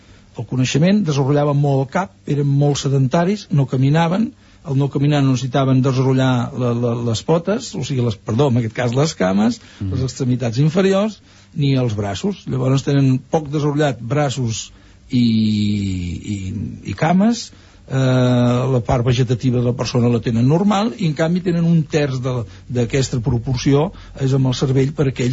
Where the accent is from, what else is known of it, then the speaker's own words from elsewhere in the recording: Catalonia, Spain; jo estava molt lluny de casa meva, esclar, jo soc de, com veieu, doncs soc de Catalunya